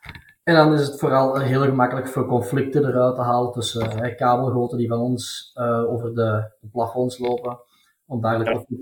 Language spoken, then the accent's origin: Dutch; Oevel, Antwerp, Belgium; En ik ben van Oevel afkomstig.